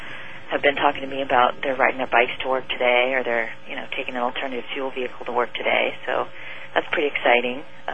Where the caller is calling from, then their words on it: San Diego, California, United States; I'm calling from San Diego.